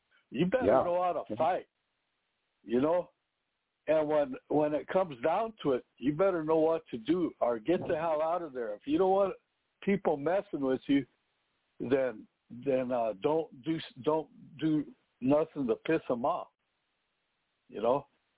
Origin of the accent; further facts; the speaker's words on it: South Dakota, United States; Where are you from? I'm from South Dakota, you know. You know, even when I got in my gang, you know, even though I became a gang member, I was still from South Dakota.